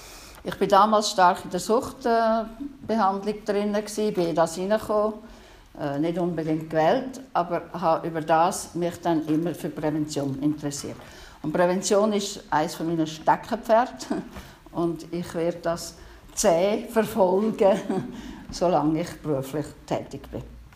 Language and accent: German; Koblenz, Aargau, Switzerland; also ich bin ursprünglich aus dem Aargau, bin in Aarau in die Kantonsschule gegangen, in Koblenz in die Primarschule